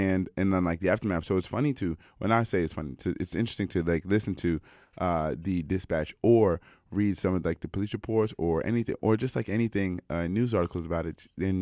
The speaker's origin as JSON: {"language": "English", "country": "United States", "said": "or even I'm from the States."}